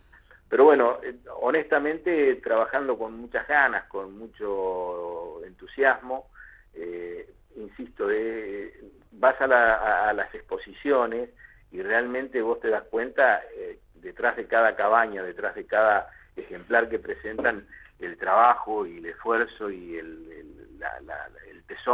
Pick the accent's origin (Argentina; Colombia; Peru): Argentina; como argentinos